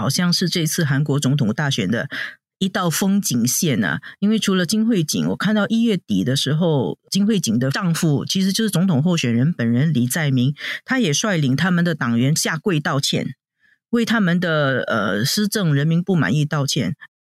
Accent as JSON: {"language": "Chinese", "country": "Singapore", "said": "让我们新加坡人其实也很震惊。"}